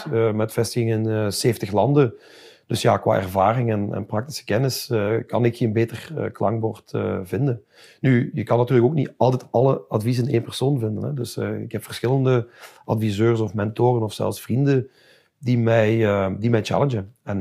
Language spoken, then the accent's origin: Dutch; Belgium; dat we als Belgen echt moeten durven zeggen dat we op bepaalde vlakken ook gewoon de beste of heel goed zijn.